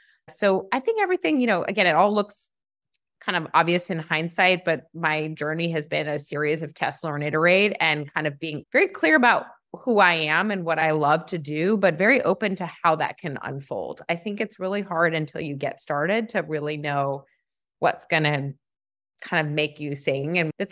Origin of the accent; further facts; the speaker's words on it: New York City, New York, United States; I grew up in New York City and I'd walk around